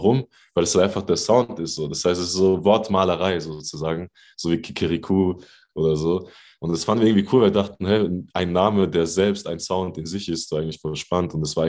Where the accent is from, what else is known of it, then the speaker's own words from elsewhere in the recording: Rhineland-Palatinate, Germany; wir kommen ja alle drei aus der Pfalz und aus einer kleinen Stadt.